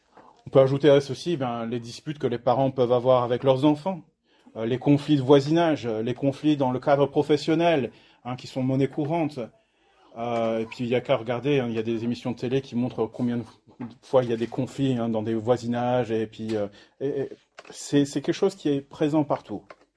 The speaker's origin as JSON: {"language": "French", "town": "Mantes-la-Jolie", "region": "Île-de-France", "country": "France", "tie": "born or raised there", "said": "je sais combien de fois, en grandissant à Mantes-la-Jolie"}